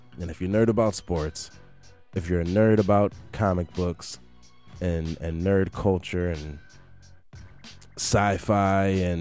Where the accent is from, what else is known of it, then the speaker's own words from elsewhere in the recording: Mount Clemens, Michigan, United States; but it's in my hometown, Mount Clemens. So of course I had to be there, man.